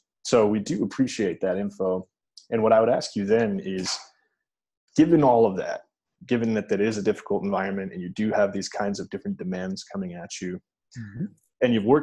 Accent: United States; being a US citizen, I'm American.

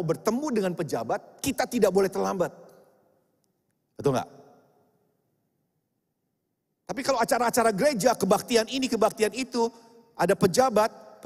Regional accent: Bandung, West Java, Indonesia; Saya orang Bandung, istri saya orang Bandung.

